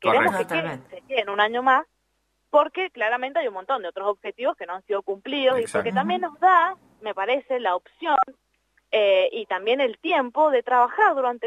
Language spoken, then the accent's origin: Spanish; Mendoza, Argentina; como mendocinos y mendocinas.